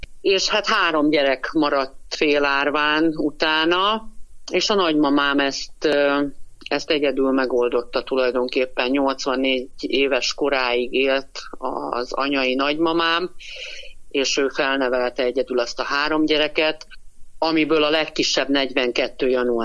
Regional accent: Alap, Fejér, Hungary; Én alapról származom, alapközségbe érkezett vissza a Donkanyarból ismerős

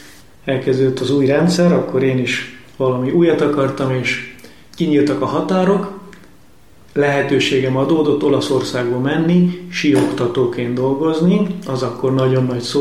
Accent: Hasznos, Heves, Hungary; born there; hasznosan születtem, ez a Mátrában egy kis falu, hasznos falóskút, így ismerhetik a kedves hallgatók, egy Mária kegyhely, nagyon kedves Mária kegyhely

